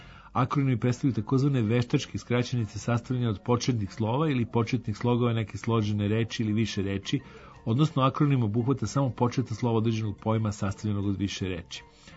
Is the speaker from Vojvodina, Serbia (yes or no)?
yes; Vojvodina, Serbia; što potiče od delikatne rečenice koju kod nas u Banatu najčešće govore ako na neko pitanje ne zna odgovor.